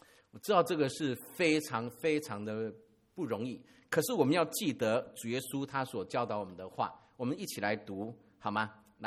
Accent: Taiwan; 我们在台湾我们讲闽南语

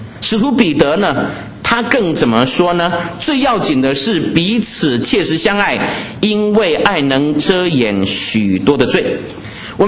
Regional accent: China; 这个是我们中国人对于包容的一个非常好的解释哦。

